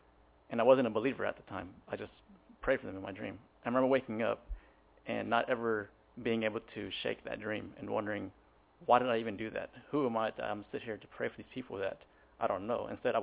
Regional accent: Garland, Texas, United States; Growing up in Garland at the time in high school, Asian gangs were very prominent.

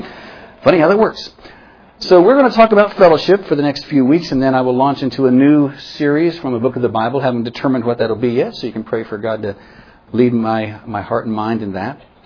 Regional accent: West Virginia, United States; Back in my hometown in West Virginia, I was close friends with a group of believers back in the mid-70s

